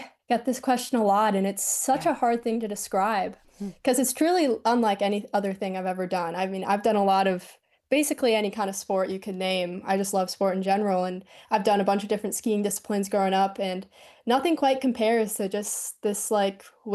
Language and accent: English; Madison, Wisconsin, United States; Wisconsin is where it all began for me. I'm born and raised in Madison. I learned how to ski here in Wisconsin.